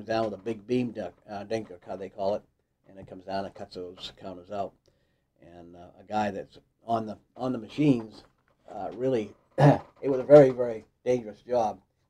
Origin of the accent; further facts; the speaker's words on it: Haverhill, Massachusetts, United States; born there; also born or lived in Lowell / Maine; I was born in Haverhill, Mass. And then my folks moved to Lowell.